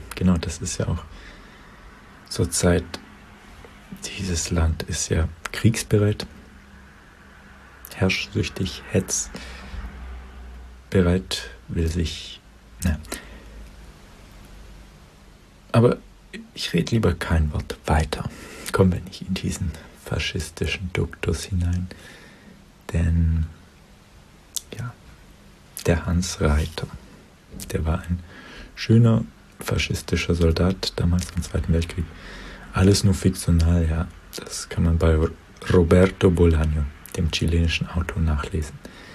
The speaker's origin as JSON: {"language": "German", "country": "Germany", "said": "ich bin es eben doch qua meiner Geburt als Deutscher"}